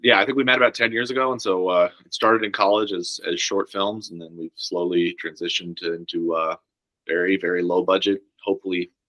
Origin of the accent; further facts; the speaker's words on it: Nevada, United States; I grew up in Nevada.